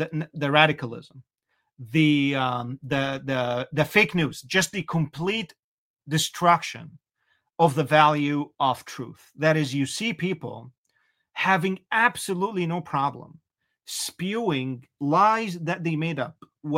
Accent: Egypt; You know, growing up in Egypt, that was actually all the information.

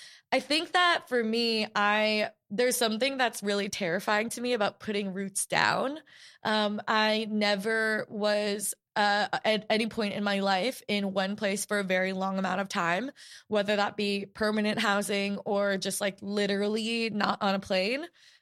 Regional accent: New York City, New York, United States; also born or lived in Portland, Oregon; I grew up between New York City and Portland, Oregon.

